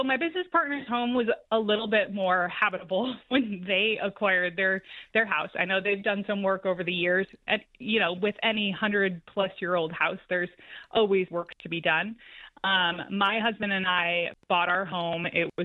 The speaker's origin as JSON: {"language": "English", "town": "Detroit", "region": "Michigan", "country": "United States", "tie": "born or raised there", "said": "So I'm born and raised in Metro Detroit. I've been in the city proper for about 15 years."}